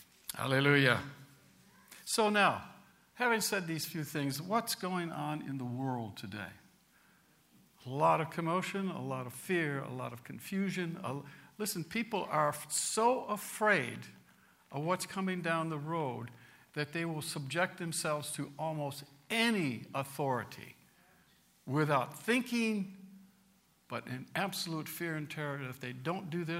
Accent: United States; Why? Because I'm an American. Not just an American.

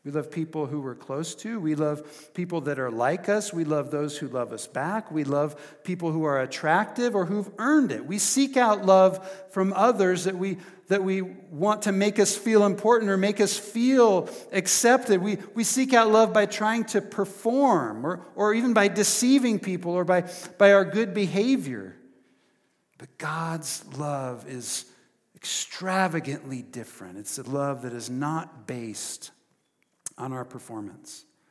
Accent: Prineville, Oregon, United States; Well, I'm from Prineville.

